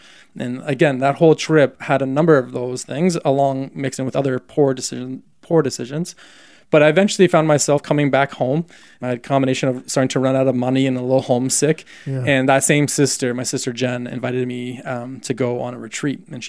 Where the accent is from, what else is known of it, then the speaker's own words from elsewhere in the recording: Canada; I'm also Canadian